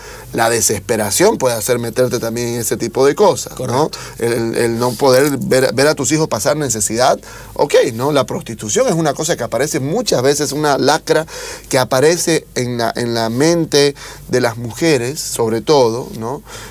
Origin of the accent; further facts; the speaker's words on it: Trinidad, Beni, Bolivia; moved away; Yo que vengo de una ciudad más al norte y más pobre, vivo acá hace 20 años, pero yo nací allá en el Beni, en Trinidad.